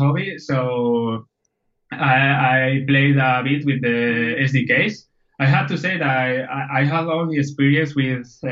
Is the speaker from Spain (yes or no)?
yes; Zaragoza, Aragon, Spain; Actually, I'm from Zaragoza. It's a, if you don't know, it's a city that is placed between Madrid and Barcelona, just in the middle, more or less in the north of Spain, close to the Pyrenees. A great place to live, though.